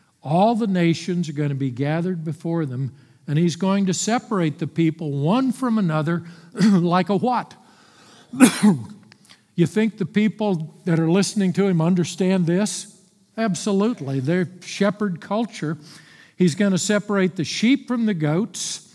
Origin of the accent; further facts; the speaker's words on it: Texas, United States; I'm from Texas. I'm good at exaggeration and hyperbole.